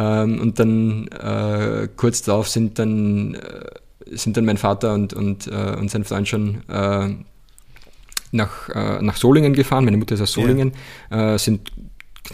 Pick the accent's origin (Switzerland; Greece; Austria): Austria; Mattersburg, Burgenland; meine Heimatgemeinde Mattersburg ist jetzt keine allzu große Stadt, also eine Kleinststadt damals gewesen mit ein paar tausend Einwohnern.